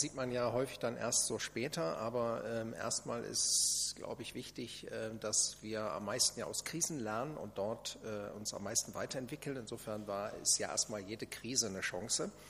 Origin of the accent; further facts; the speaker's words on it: Lower Saxony, Germany; born there; Ich bin in Niedersachsen geboren und irgendwie dort fühle ich mich auch so heimatlich verbunden, obwohl ich die geringste Zeit dort gewohnt habe.